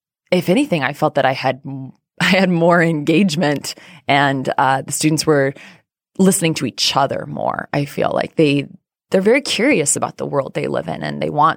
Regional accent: Iowa, United States; I grew up in Iowa, very rural Iowa.

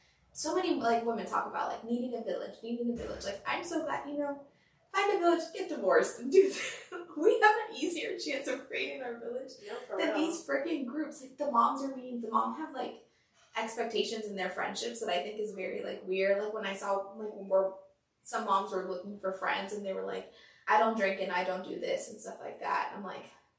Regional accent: New Jersey, United States; I'm also from Jersey, and I say y'all all the time.

